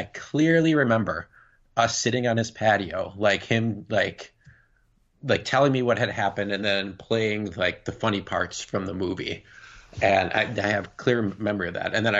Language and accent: English; Illinois, United States; It's also like growing up outside of Chicago, there's a lot of it that speaks to me in terms of the area.